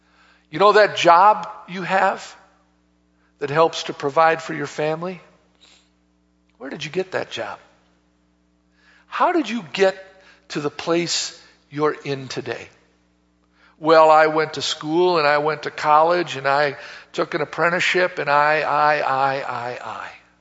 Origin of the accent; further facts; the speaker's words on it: Oak Creek, Wisconsin, United States; also born or lived in Milwaukee; I was born in Milwaukee and raised in Oak Creek